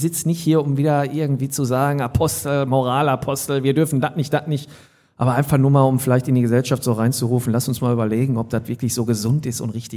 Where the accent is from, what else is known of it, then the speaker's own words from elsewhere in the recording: Hattingen, North Rhine-Westphalia, Germany; Das ist das Symbol von Hattingen, meiner Heimatstadt, was ja eigentlich nicht im Ruhrpott liegt